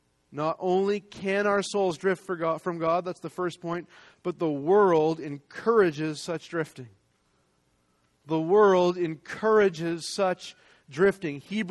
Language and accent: English; Canada; I'm from Canada, so I get to say this every now and then.